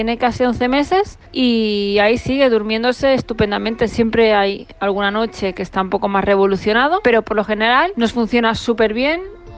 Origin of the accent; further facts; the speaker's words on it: Barcelona, Catalonia, Spain; de Barcelona.